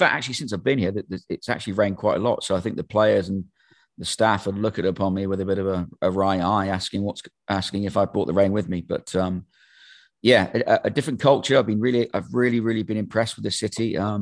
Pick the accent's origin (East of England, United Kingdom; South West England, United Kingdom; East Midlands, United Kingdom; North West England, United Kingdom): South West England, United Kingdom; Plymouth; Well, yeah, I grew up in Plymouth, England.